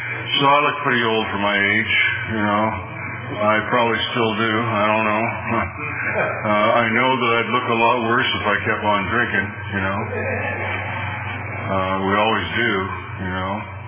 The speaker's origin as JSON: {"language": "English", "region": "Pennsylvania", "country": "United States", "tie": "born or raised there", "also_born_or_lived": "Youngstown, Ohio", "said": "I'm from back east, back in Pennsylvania. I was born in Youngstown, Ohio. I lived all up and down the Ohio-Pennsylvania border from Erie to Pittsburgh."}